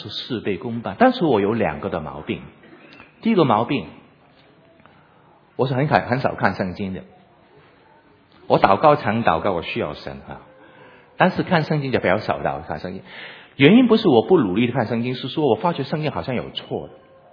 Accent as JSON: {"language": "Chinese", "country": "Hong Kong", "said": "我是香港来的，我就打一个香港人的比方给你哦。"}